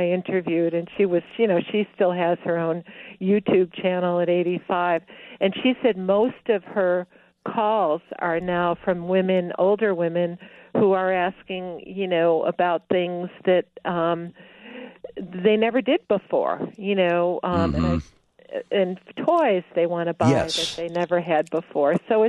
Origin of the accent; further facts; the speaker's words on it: Oak Park, Illinois, United States; you have to add that I'm a Chicagoan. Of course. You know, I am from Oak Park.